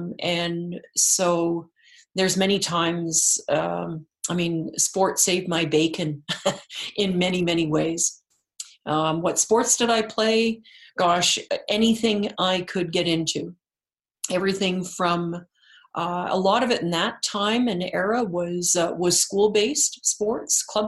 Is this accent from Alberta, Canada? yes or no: no; Ottawa, Ontario, Canada; I was born and raised in Ottawa, nation's capital